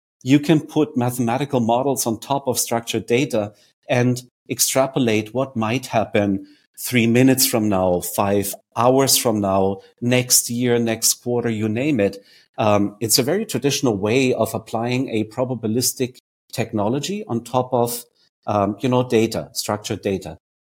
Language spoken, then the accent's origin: English; Germany; English is a second language; maybe you can tell by my accent that I'm German. I know you, Arman, remember that. So I'm German, and Germans are famously boring.